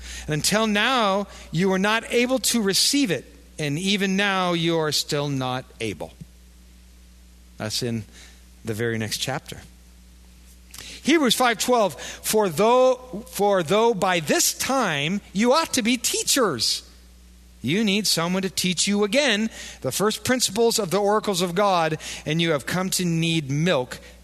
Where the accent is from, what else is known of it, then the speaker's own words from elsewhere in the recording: Wisconsin, United States; I mean, we're from Wisconsin. We love milk, right?